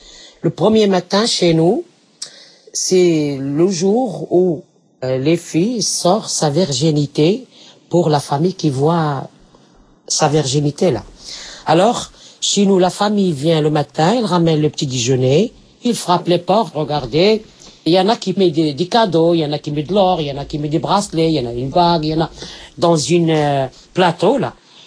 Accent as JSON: {"language": "French", "town": "Casablanca", "region": "Casablanca-Settat", "country": "Morocco", "second_language": "French", "said": "je suis marocaine, casablancaise."}